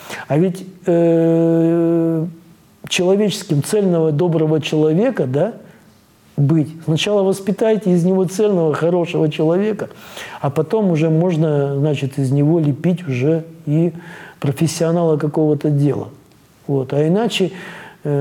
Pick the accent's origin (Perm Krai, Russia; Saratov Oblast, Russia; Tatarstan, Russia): Perm Krai, Russia; Perm; я из Перми